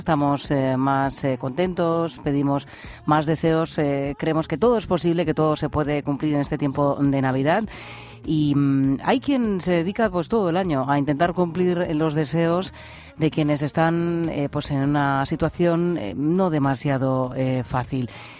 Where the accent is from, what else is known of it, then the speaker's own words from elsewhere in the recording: Region of Murcia, Spain; bueno, yo soy murciana y la verdad es que me da mucho gusto que iniciativas así salgan de mi tierra